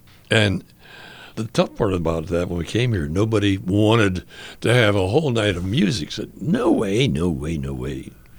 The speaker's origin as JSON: {"language": "English", "region": "Pennsylvania", "country": "United States", "said": "They only came because I asked them to. I was from Pennsylvania."}